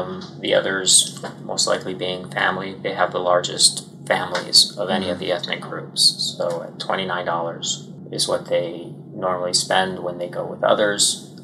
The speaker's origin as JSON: {"language": "English", "town": "Chicago", "region": "Illinois", "country": "United States", "tie": "born or raised there", "said": "I grew up in Chicago, White Castle is very popular. I don't see any here in California."}